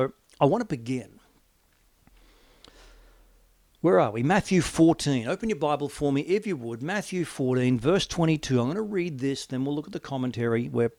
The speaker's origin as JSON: {"language": "English", "town": "Wollongong", "region": "New South Wales", "country": "Australia", "tie": "born or raised there", "said": "When I was young, I grew up in Wollongong, the steel city."}